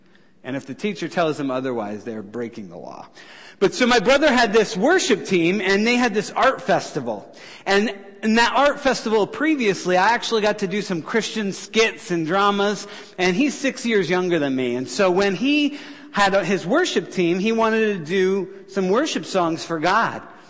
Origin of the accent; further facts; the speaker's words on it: New York, United States; I'm from New York originally, but they moved down to Memphis. That's why I don't have an accent.